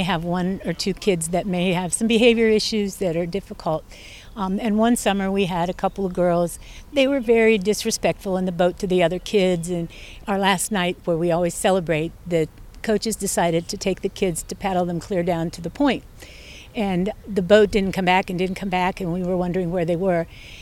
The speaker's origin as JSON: {"language": "English", "town": "Pittsburgh", "region": "Pennsylvania", "country": "United States", "said": "I'm from Pittsburgh"}